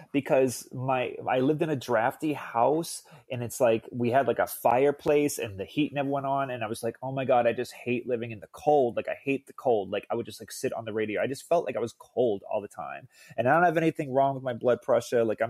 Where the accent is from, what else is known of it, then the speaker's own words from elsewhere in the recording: Worcester, Massachusetts, United States; also born or lived in Chelsea; I was born in Chelsea, Massachusetts, which I think went bankrupt. It was a very poor, small city. When I was four, I moved to Worcester, Massachusetts.